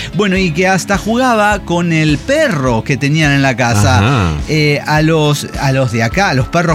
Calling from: Ferrara, Emilia-Romagna, Italy; desde Ferrara, Italia

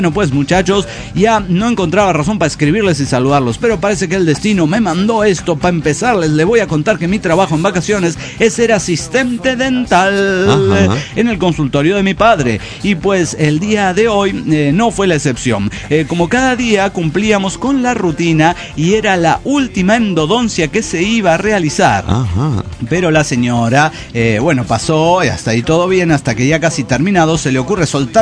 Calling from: Zacatecas, Mexico; de Zacatecas.

